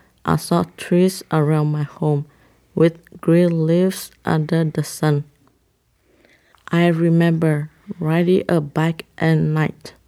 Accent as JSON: {"language": "English", "country": "Thailand", "tie": "born or raised there", "said": "I grew up in Thailand with shoes."}